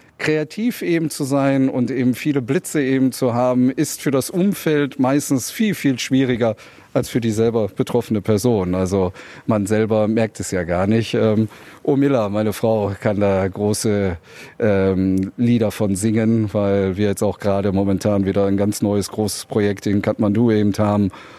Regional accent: Zandvoort, North Holland, Netherlands; Dadurch bin ich dann in die Position gekommen, große Teile meiner Kindheit eben in Zandvoort, in den Niederlanden groß zu werden. Hatte dann dort eine Pflegefamilie

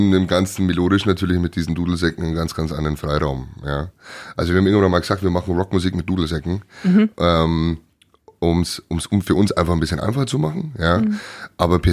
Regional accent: Neunburg vorm Wald, Bavaria, Germany; Aus Neuenburg vom Wald zumindest.

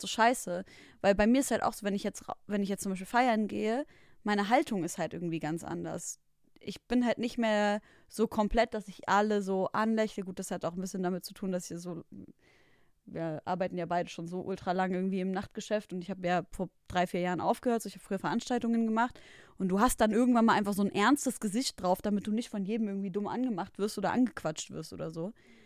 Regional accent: Leipzig, Saxony, Germany; wir kommen ja aus Leipzig

